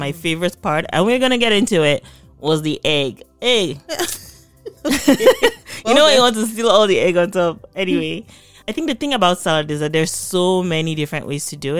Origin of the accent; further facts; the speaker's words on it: Nigeria; Like I tried it for the first time in Canada, even though I grew up in Nigeria.